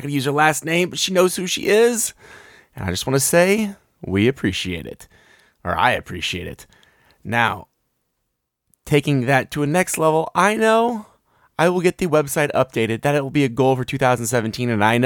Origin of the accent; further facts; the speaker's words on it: Midwest, United States; See, I'm from the Midwest, and this time of year, it gets cold.